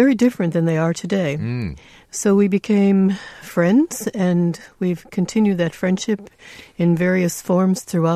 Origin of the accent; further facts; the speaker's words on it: United States; I grew up in the United States as a secular person, knowing that my background was Jewish